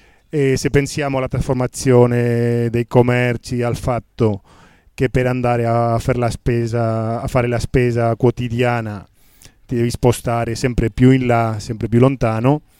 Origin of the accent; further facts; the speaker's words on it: Barcelona, Catalonia, Spain; Italian is a second language; io vengo da Barcellona